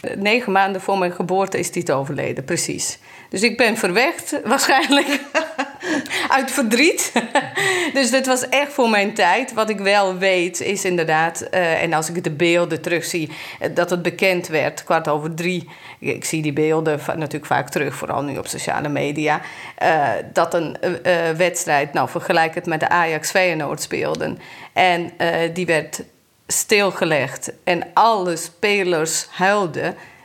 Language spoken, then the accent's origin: Dutch; Jochovac, Bosnia & Herzegovina; Ik ben, hou je vast, in Jochovac opgegroeid. En dat is in Noord-Bosnië. Dat was toen voormalig Joegoslavië.